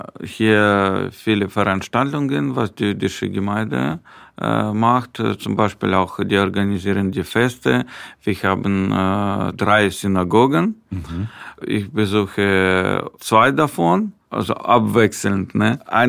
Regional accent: Ukraine; German is a second language; das ist natürlich eine schwierige Situation in meinem Heimatland, der Ukraine, und auch in Israel, wo meine Verwandte auch wohnen.

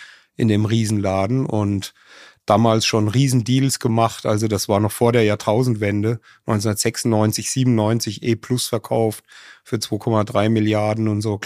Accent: Rüdenau, Bavaria, Germany; geboren in Miltenberg am Main, hier in dem kleinen Dorf Rüdenau aufgewachsen und dann war ich mal in den USA auf der High School, dann an der European Business School im Rheingau studiert

